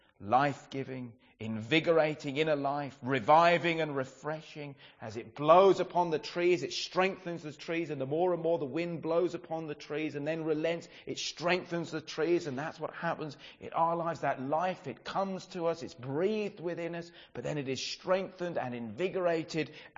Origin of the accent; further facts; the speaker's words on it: Brighton, South East England, United Kingdom; I grew up in Brighton